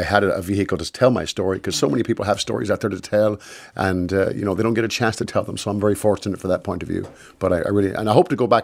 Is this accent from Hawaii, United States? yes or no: no; Shreveport, Louisiana, United States; I'm from Shreveport.